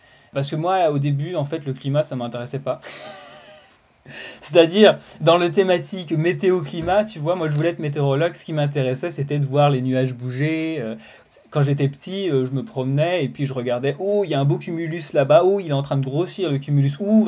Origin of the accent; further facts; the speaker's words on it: Île-de-France, France; born there; moved away as an adult; also born or lived in Barcelona / England; Je suis né en région parisienne, dans le sud-ouest, à côté de Meulan. C'est pas passionnant, c'est la banlieue. Je me sens pas vraiment d'un endroit particulier en France.